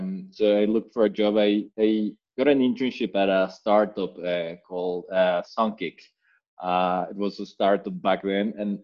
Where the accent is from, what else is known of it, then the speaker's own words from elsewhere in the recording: Mexico; I'm Mexican. I grew up in Mexico all the way through college. I did university here. I did applied mathematics at a university called UNAM, which is a technical university here in Mexico